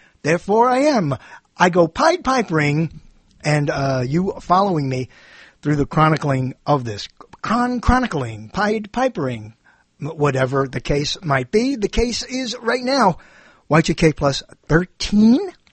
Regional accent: New York City, New York, United States; I use the word hate very liberally because I'm, you know, I'm a New Yorker, and we go right for the throat most of the time.

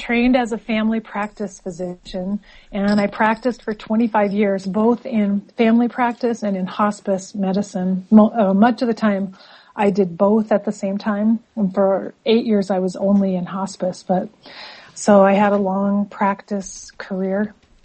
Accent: Casper, Wyoming, United States; Well, I'm in Wyoming right now, Casper, Wyoming, which is my hometown where I grew up.

